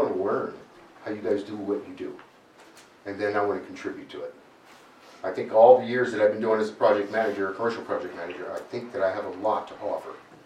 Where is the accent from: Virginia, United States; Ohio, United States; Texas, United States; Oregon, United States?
Virginia, United States; my wife and I grew up in Virginia, went to the same high school. We went to college in Virginia.